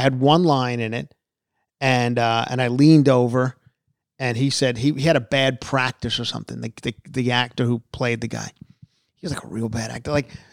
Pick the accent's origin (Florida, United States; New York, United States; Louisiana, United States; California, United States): New York, United States; accent: Long Island; And I, at that point, my Long Island accent was very thick.